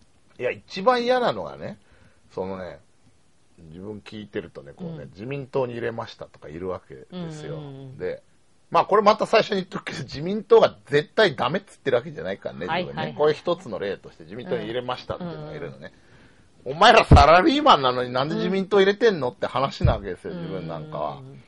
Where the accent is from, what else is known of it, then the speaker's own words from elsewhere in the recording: Saitama, Japan; まあ、自分で言うなら埼玉ですよ